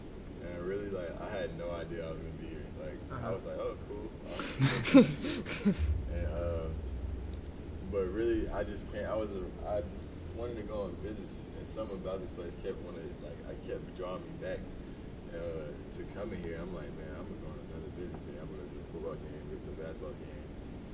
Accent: North Carolina, United States; Maybe because I was at home. I'm from North Carolina, so like, I felt like I was right at home.

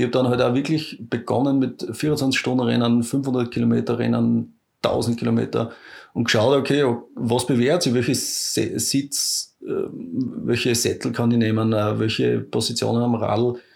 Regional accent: Hönigsberg, Styria, Austria; Aufs Bärenkugelhaus, da bei uns in Hönigsberg.

